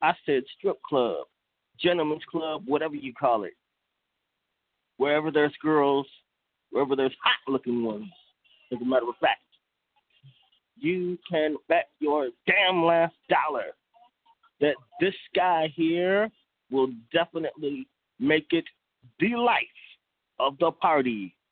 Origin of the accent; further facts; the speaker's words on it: Milwaukee, Wisconsin, United States; all the way from my hometown of magnificent Milwaukee, Wisconsin, USA, home of Summerfest, the Harleys